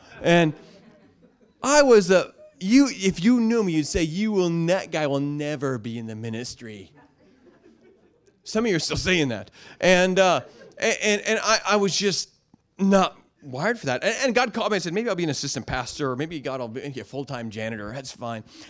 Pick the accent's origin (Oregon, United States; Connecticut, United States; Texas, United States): Oregon, United States; now in Seattle, United States; I grew up in Oregon. It was like that.